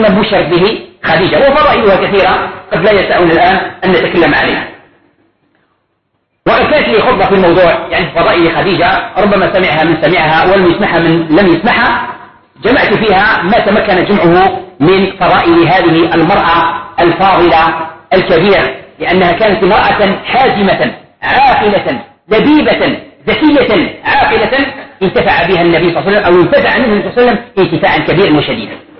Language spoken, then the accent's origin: Arabic; Algeria; طبق معروف عندنا في الجزائر وفي غير الجزائر